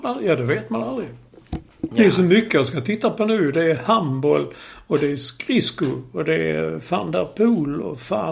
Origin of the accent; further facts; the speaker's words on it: Malmö, Skåne, Sweden; vi är från Malmö, vi talar, vi vill inte bo i Malmö, vi är glada att vi kommer därifrån.